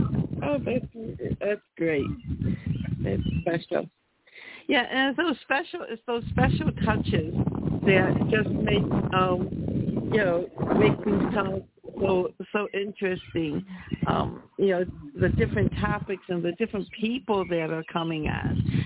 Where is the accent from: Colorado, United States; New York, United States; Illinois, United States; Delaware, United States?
New York, United States; Buffalo; And of course, I grew up in South Buffalo, which was primarily Irish back then.